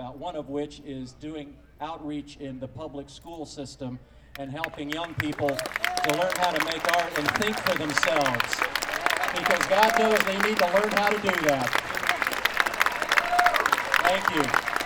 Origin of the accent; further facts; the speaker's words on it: Charlotte, North Carolina, United States; also born or lived in Atlanta / Myrtle Beach; now in California, United States; Oh, I lived most of my younger years in Charlotte, Atlanta, and Myrtle Beach. And I graduated from the other USC, Gamecock Country.